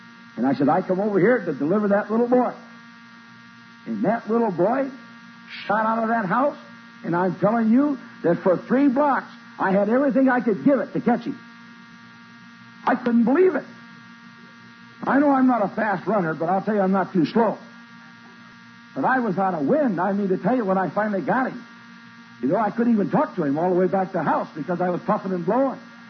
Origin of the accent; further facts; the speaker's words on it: Monroe, Michigan, United States; moved away as an adult; now in Indiana, United States; I came from Monroe, Michigan. That's where I was born and raised, spent the first 30 years of my life. I come out into Indiana, and since that time, I never have been back into Michigan, only to preach.